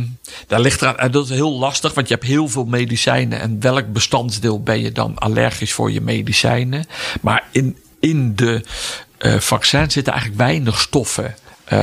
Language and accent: Dutch; Netherlands; Hebben wij als Nederlanders in de loop van de eeuwen afweer gebouwd en geven we die afweer dan als het ware aan elkaar door?